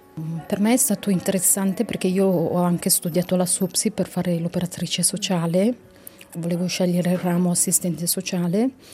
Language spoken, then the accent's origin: Italian; Turkey; now in Italy; Io sono di origine turca, dico turca ma sono curda, sono del Kurdistan, della Turchia, e sono qua da 30 anni.